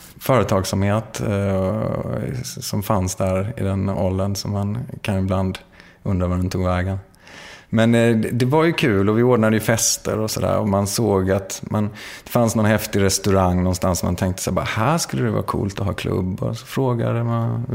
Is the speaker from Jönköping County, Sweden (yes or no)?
no; Växjö, Kronoberg County, Sweden; now in Malmö, Sweden; för oss var ju också kul att vi kom då från Växjö och med någon slags lite småländsk anda